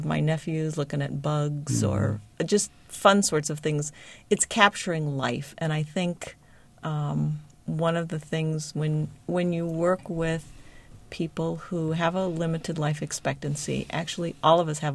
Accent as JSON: {"language": "English", "town": "St. Louis", "region": "Missouri", "country": "United States", "tie": "born or raised there", "said": "I grew up down by St. Louis, and I was just listening to Nancy think about the university and being here."}